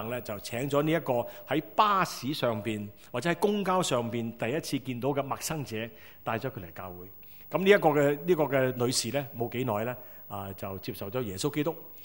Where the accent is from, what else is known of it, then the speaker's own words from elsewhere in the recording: Guangdong, China; 好像我們廣東人，中國人經常說，一句生，兩句熟